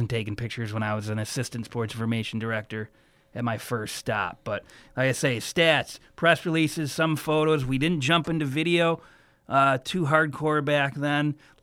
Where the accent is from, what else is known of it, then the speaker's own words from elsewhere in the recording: Dunkirk, New York, United States; in my hometown back in Western New York, about an hour outside of Buffalo, hour south of Buffalo, right on Lake Erie. My hometown is Dunkirk, New York.